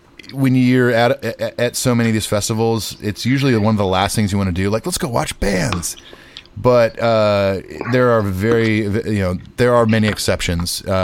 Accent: California, United States; And I'm from Southern California. I've been to the Whiskey numerous times

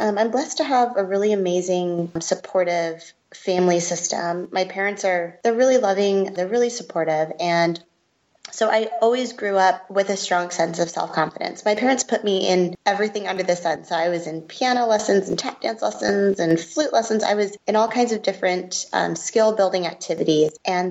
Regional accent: Arizona, United States; also born or lived in Seoul, South Korea; My mother's Korean and my father's American. So I was actually born in Seoul in South Korea. And then I was raised in Arizona from elementary school onward.

